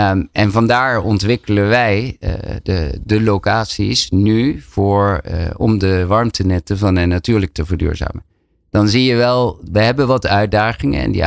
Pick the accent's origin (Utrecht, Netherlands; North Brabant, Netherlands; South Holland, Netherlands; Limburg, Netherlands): Limburg, Netherlands; born there; moved away as an adult; ik ben ooit geboren in Limburg. Dat hoor je niet meer helemaal terug. Naar Delft gegaan.